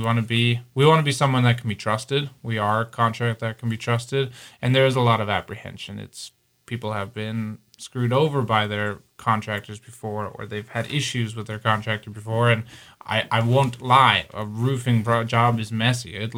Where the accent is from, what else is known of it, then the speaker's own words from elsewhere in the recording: Canada; also born or lived in Germany; now in United States; But I was born in Germany, and then I grew up many of my years in Canada before moving down here.